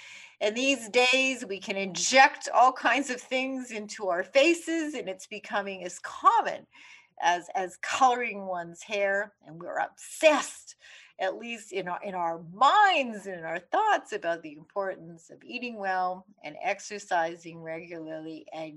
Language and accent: English; Winnipeg, Manitoba, Canada; now in New York City, United States; I grew up in Winnipeg, Canada, and I really had this urge. Of course, I live in New York City with my husband, Jim